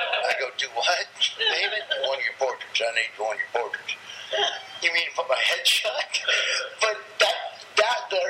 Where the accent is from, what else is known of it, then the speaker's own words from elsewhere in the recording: Nebraska, United States; accent: Southern; moved away; also born or lived in Florida / Georgia; I grew up on, I'm not from the South. I grew up on a pig farm in southeast Nebraska